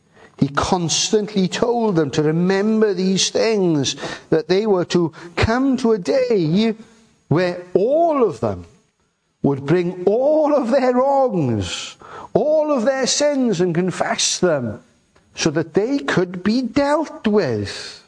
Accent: Wales, United Kingdom; as a Welshman, I'm offended that it wasn't a sheep, but there we are.

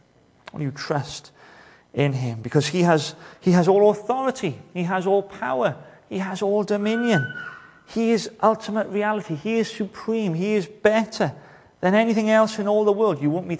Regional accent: Wales, United Kingdom; And we're Welsh, or we're at least British.

